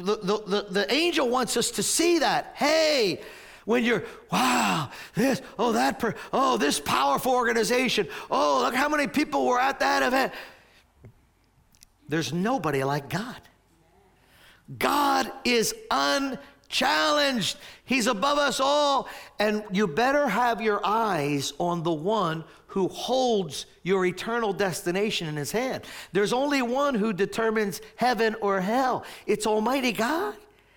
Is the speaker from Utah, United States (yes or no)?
no; Maple Shade, New Jersey, United States; I grew up in Maple Shade